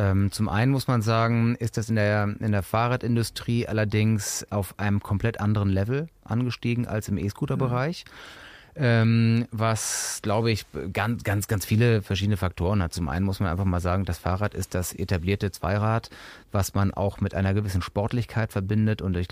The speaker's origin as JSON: {"language": "German", "region": "Hamburg", "country": "Germany", "tie": "born or raised there", "said": "ich bin halt Hamburger Jung"}